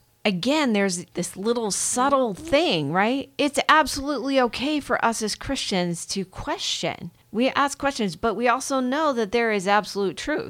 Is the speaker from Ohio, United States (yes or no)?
yes; Columbus, Ohio, United States; It's an online Bible study from the church I grew up in Columbus, Ohio.